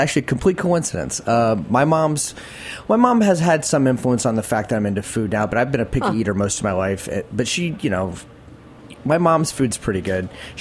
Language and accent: English; Florida, United States; born there; I was born in Florida, unfortunately.